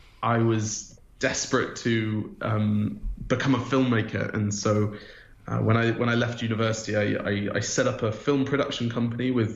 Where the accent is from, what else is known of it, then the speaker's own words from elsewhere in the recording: Auckland, New Zealand; born there; I was born in Auckland.